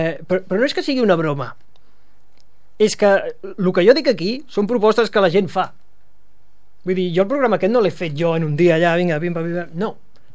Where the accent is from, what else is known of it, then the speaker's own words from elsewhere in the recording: Sant Feliu, Catalonia, Spain; n'enorgulleixo molt del meu poble i em compraré la mascota de Sant Feliu